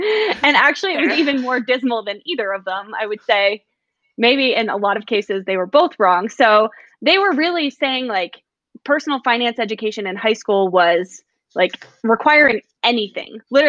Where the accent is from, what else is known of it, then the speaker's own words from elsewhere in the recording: Pennsylvania, United States; also born or lived in New Jersey; So I'm actually from the East Coast. I was born in Jersey and I grew up in Pennsylvania my entire life.